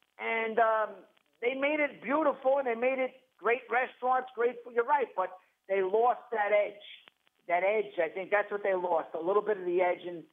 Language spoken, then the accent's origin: English; Queens, New York, United States; even though I grew up around Mets fans in Queens